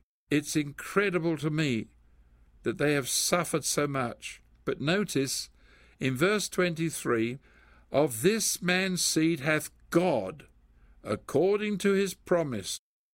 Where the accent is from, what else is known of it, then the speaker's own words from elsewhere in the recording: England, United Kingdom; as an Englishman